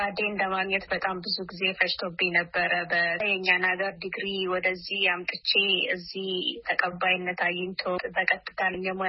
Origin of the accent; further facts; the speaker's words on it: Ambo, Oromia, Ethiopia; ያደግኩት በምዕራብ ሸዋ ዞን ግንደበረት ወረዳ ውስጥ ነው። ያደግኩት ደግሞ አምቦ ከተማ ነው። ሀይ ስኩልም አንደኛ ደረጃ ትምህርትም የጨረስኩት እዛው ነው።